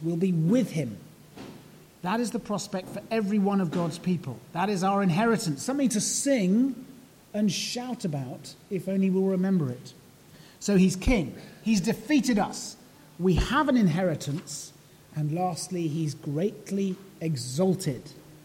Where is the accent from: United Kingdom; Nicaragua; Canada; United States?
United Kingdom; You may not be, because we're British, shouting and dancing